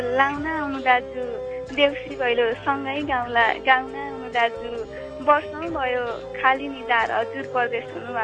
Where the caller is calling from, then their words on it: Gaindakot, Gandaki Province, Nepal; गैंडाकोटबाट